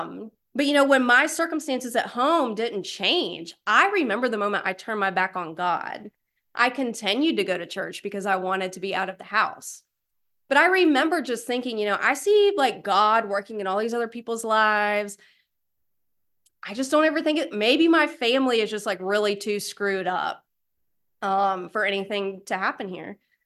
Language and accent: English; Tennessee, United States; also born or lived in Alabama; However, I did grow up poor white trash in a trailer in East Tennessee. And, you know, I'm from Alabama originally, and moved to East Tennessee away from all of my extended family